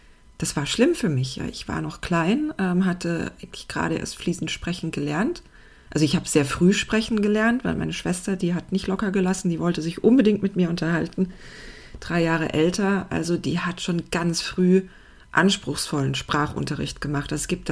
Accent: Speyer, Rhineland-Palatinate, Germany; also born or lived in Heidelberg; und ich kann ja kein Pfälzisch. Ich bin zwar in Speyer aufgewachsen, also Speyer am Rhein, aber in Heidelberg geboren, die ersten Lebensjahre in Heidelberg verbracht von meinen beiden Germanisteneltern.

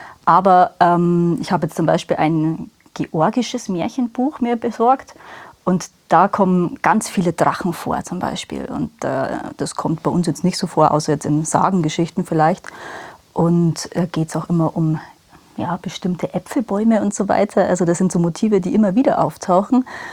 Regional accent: Rosenheim, Bavaria, Germany; born there; now in Obing, Germany; ich bin 30 Jahre alt, gebürtige Rosenheimerin, wohne aber seit 7 Jahren in Obing, jetzt im Chiemgau.

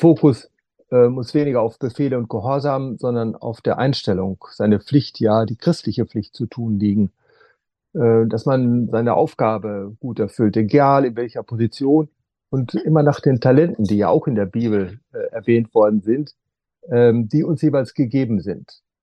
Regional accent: North Rhine-Westphalia, Germany; Ich bin Westfale.

